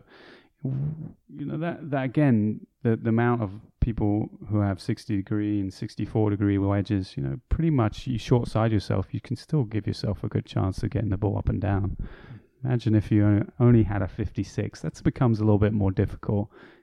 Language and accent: English; South East England, United Kingdom; I grew up near London